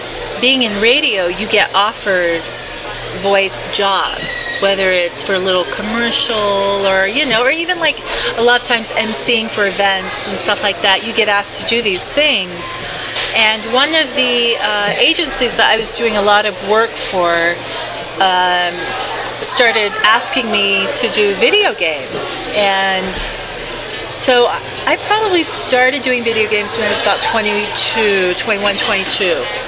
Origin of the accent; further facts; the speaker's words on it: Japan; growing up in Japan as a woman